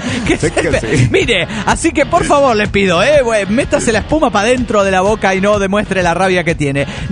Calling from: New York, United States; de New York.

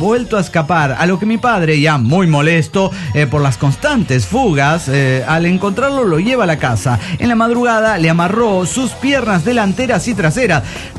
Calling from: Zapopan, Jalisco, Mexico; de Zapopan, Jalisco.

